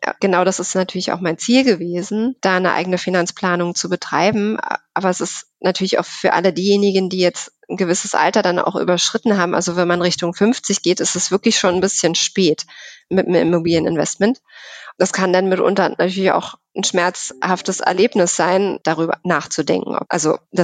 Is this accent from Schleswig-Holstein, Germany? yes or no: no; Berlin, Germany; Berlin ist meine Heimatstadt. Ich bin in Berlin geboren tatsächlich.